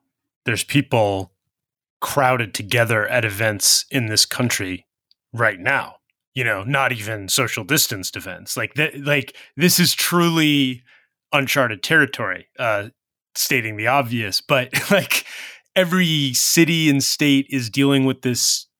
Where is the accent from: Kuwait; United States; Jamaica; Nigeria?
United States; California; For me, speaking as a Californian locally, we have not seen yet.